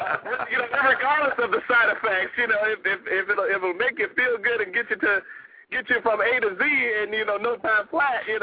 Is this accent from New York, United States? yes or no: no; Chicago, Illinois, United States; I am from Chicago, Illinois.